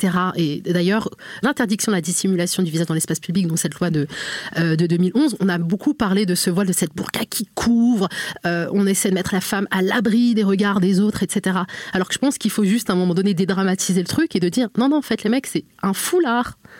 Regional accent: Normandy, France; je suis née, j'ai grandi en fait en Normandie

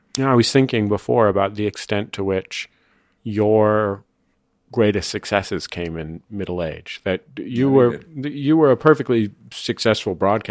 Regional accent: San Francisco, California, United States; I'm from San Francisco.

